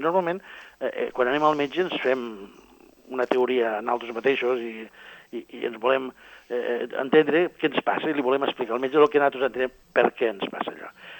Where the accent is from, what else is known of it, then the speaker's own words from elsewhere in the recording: Catalonia, Spain; jo sóc del sud de Catalunya, del Canà, i m'agrada presumir de canareu.